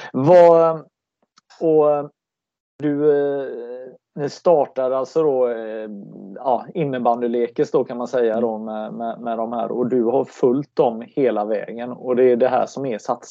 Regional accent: Gothenburg, Västra Götaland County, Sweden; Men som göteborgare och för många andra

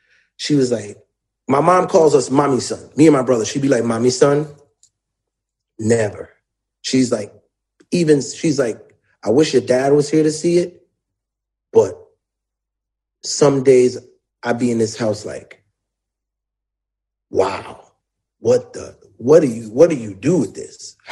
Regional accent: St. Thomas, U.S. Virgin Islands; y'all forget I'm from St. Thomas. Not like fake. I have the accent to prove it. I am not from here.

